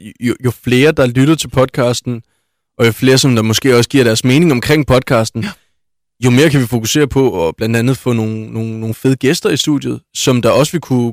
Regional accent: Region of Southern Denmark, Denmark; now in Odense, Denmark; Vi kommer jo begge to fra Sydfyn. Jeg bor inde i Odense

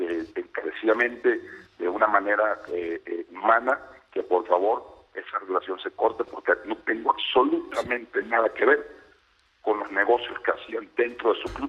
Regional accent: Mexico; yo soy ciudadano mexicano

